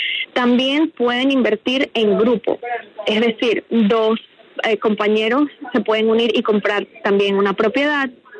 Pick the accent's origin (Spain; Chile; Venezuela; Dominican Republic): Venezuela; yo soy venezolana, ya viví todo lo que es la migración de personas y la migración de fondos.